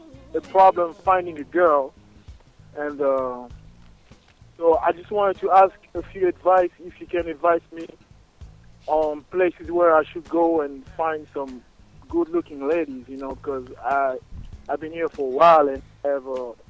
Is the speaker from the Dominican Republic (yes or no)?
no; DR Congo; now in Pomona, United States; But I'm originally from the Congo, in Africa.